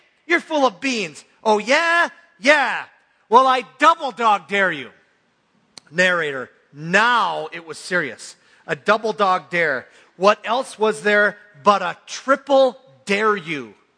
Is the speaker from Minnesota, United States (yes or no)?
yes; Minnesota, United States; this reminds me of much of my hometown. Really, this is the way it was in northern Minnesota, mining town.